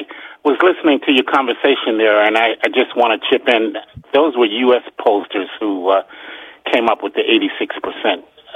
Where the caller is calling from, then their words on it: Upper Marlboro, Maryland, United States; from Upper Marlboro.